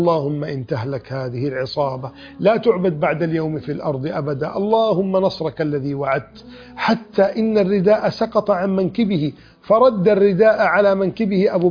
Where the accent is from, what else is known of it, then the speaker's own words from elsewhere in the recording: Egypt; وشكلي أنا مصري ولكن لابس جلباب أبيض ولحية كثة،